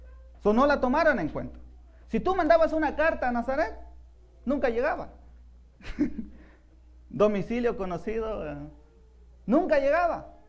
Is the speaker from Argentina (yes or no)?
no; Oaxaca, Mexico; Yo vengo de México, soy de Oaxaca. Hay un lugar, el pueblito donde soy, yo siempre he dicho que es un pueblo de primera. Porque le metes segundo y te pasas al otro pueblo. ¡Está chiquito!